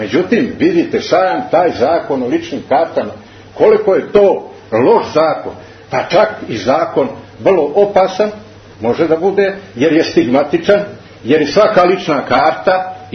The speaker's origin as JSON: {"language": "Serbian", "country": "Serbia", "said": "I u ostalom se ja legitimišem svaki put da sam ja Srbin"}